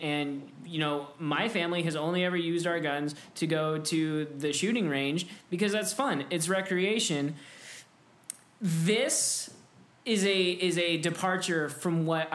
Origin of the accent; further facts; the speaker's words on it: Bakersfield, California, United States; And I've grown up, I grew up in Bakersfield, very conservative.